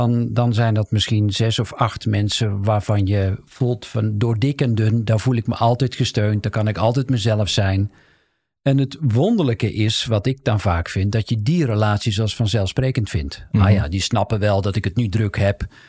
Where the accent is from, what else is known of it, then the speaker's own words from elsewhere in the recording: North Brabant, Netherlands; Dat is een carnavalsliedje, want ik kom uit Zuiden.